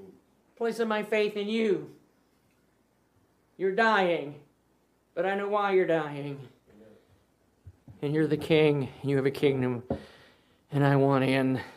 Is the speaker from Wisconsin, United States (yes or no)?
yes; West Bend, Wisconsin, United States; And all the years growing up, I grew up in West Bend, Wisconsin.